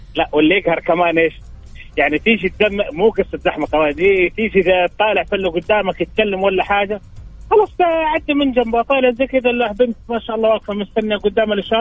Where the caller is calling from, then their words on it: Jeddah, Makkah Province, Saudi Arabia; أكلمك من جدة.